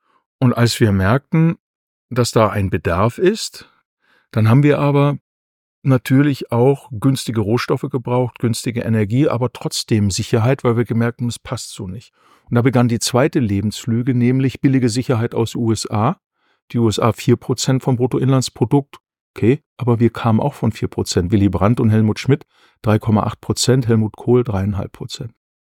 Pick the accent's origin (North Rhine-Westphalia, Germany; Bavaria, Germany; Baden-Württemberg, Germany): Baden-Württemberg, Germany; Aalen; in meiner Heimatstadt, der Stadt, wo ich wohne, in Aalen.